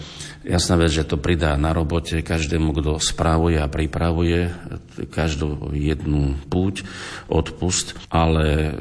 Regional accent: Prešov Region, Slovakia; Ja som vyrastal na severnom Zemplíne.

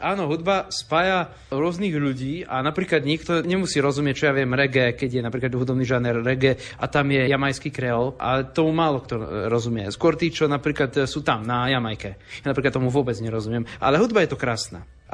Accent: eastern Slovakia, Slovakia; pochádzam z východného Slovenska, tak je jasné, že rusínčina nášmu dialektu je veľmi blízky jazyk.

